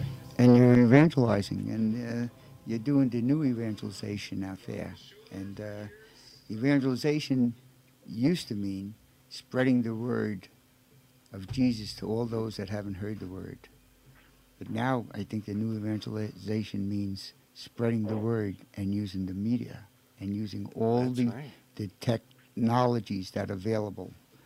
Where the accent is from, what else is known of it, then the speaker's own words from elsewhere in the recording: Brooklyn, New York, United States; John will read the reflection, because I'm from Brooklyn, and John reads much better than I do.